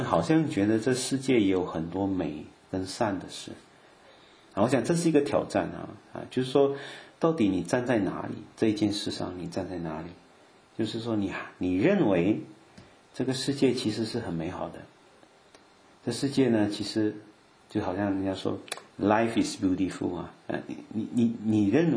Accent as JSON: {"language": "Chinese", "country": "Malaysia", "tie": "born or raised there", "said": "就是我们在马来西亚小孩子玩那种黑白棋啊"}